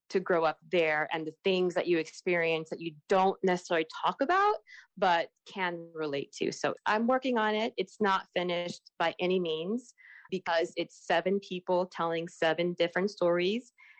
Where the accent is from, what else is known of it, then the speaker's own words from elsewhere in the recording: Alaska, United States; being a child of color growing up in Alaska